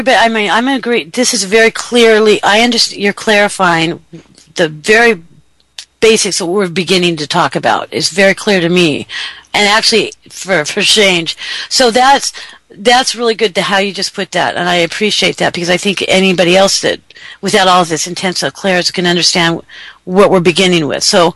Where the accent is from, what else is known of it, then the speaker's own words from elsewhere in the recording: Atlanta, Georgia, United States; remember I'm from Atlanta.